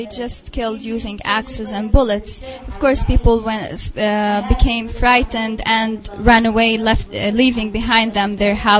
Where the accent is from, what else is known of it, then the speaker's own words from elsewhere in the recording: Al-Zeeb, Northern District, Israel; So I am from Zeeb village, from district of Akka.